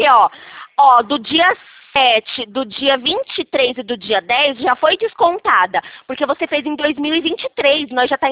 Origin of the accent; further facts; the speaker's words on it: São Paulo, Brazil; Eu sou aqui de São Paulo.